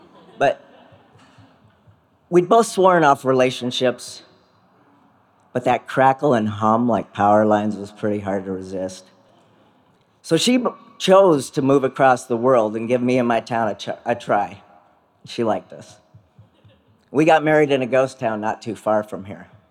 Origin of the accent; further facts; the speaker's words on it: Montana, United States; And I stood on the top of Mount Sentinel, staring down at my hometown, listening to … humming along in the crisp autumn air.